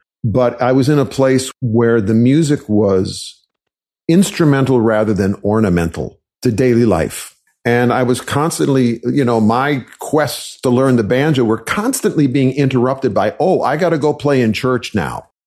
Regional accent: Wisconsin, United States; You know, as I'm sure you know, I was raised in Wisconsin, and my first exposure to folk music was via the folk music revival.

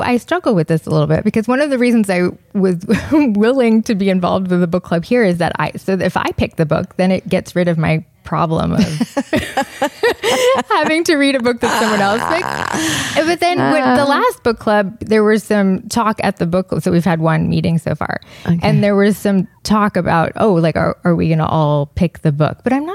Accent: Columbia, Maryland, United States; also born or lived in Northern Virginia; We're from Columbia, Maryland.

